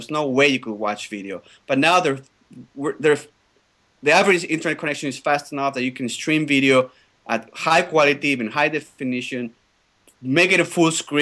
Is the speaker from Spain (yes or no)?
yes; Spain; now in Canada; The main job that really helped me was when we came to Canada in 1996, because I'm originally from Spain, and we, you know, I came with my father and my family here